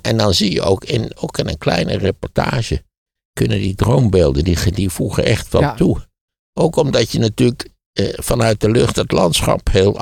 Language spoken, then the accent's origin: Dutch; Wageningen, Gelderland, Netherlands; Ja, ik ben in Wageningen opgegroeid